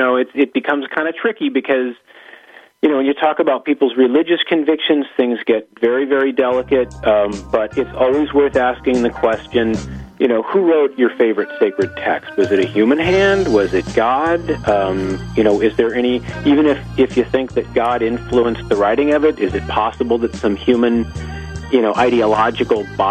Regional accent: Los Angeles, California, United States; In Los Angeles, I mentioned before, Bob, that Los Angeles is my hometown, and I'm back there 2, 3, 4 times a year

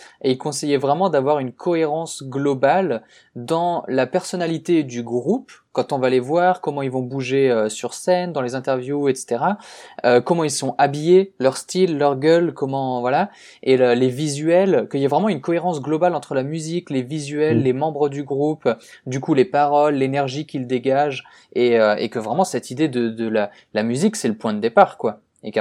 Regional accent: Strasbourg, Grand Est, France; qui est à Strasbourg, là d'où je viens

